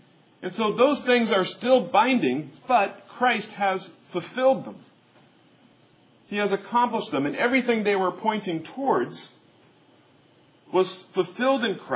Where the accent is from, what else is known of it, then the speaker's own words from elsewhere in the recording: Kansas, United States; even though I grew up in Kansas, I love seafood, and I'm thankful that I get to eat fresh, wonderful seafood.